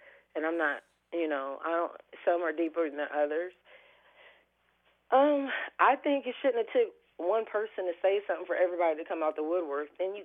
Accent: Atlanta, Georgia, United States; also born or lived in Des Moines; Oh, a lot, because that's where I learned a lot of flavor.

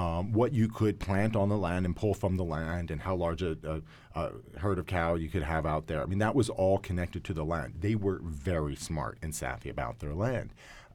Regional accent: Philadelphia, Pennsylvania, United States; I grew up in Philadelphia. I'm a city kid.

